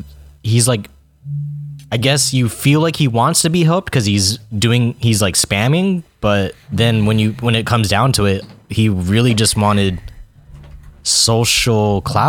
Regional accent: Virginia, United States; born there; What are you talking about? I was born in Virginia.

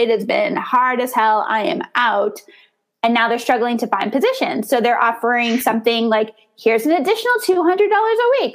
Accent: Indiana, United States; born there; even though my husband's from Indiana and I was born in Indiana, but still.

